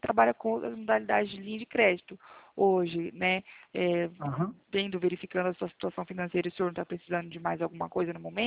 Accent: Presidente Prudente, São Paulo, Brazil; Sou daqui de Presidente Prudente, São Paulo, interior de São Paulo.

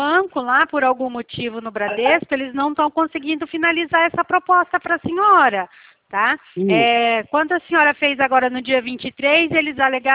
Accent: Presidente Prudente, São Paulo, Brazil; eu também sou de Presidente Prudente.

